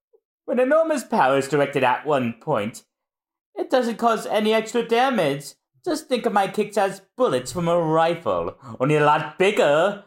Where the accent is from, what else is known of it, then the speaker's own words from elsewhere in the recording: Kyushu, Japan; I grew up in Kyushu, so there were a lot of anime I couldn't get